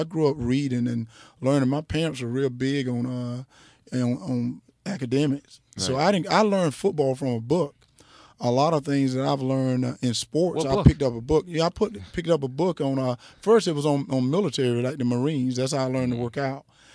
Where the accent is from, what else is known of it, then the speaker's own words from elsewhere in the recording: Georgia, United States; where I grew up in South Georgia